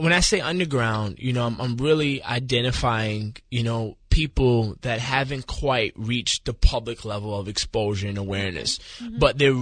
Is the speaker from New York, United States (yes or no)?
yes; Bronx, New York, United States; I'm born and raised in the Bronx.